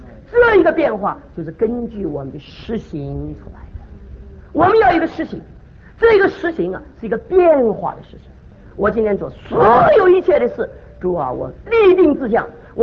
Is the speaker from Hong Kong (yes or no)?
no; Taiwan; 我一点不是小看台湾，我是从台湾出来的，我是台湾教会啊培养大的，我怎么会不爱台湾的教会？